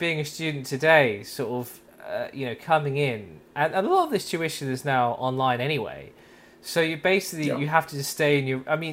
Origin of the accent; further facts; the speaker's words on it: England, United Kingdom; So I'm English, but I went to university in Scotland. I had a wonderful 4 years there.